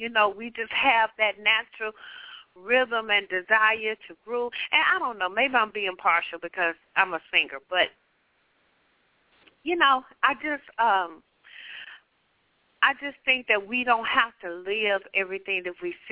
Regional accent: Compton, California, United States; In my hometown, Compton, they blamed every murder, I think, from 1995 to 2005 on gangster rap.

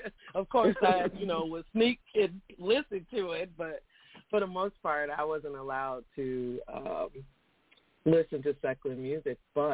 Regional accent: Jacksonville, Florida, United States; Well, I am from Jacksonville, Florida, and my parents, of course, was in church, in Pentecostal church

